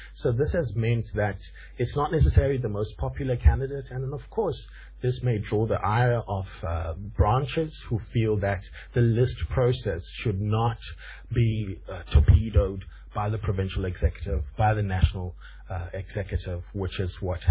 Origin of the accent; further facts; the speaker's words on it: South Africa; because this is how, as a South African voter, this is how I speak to my party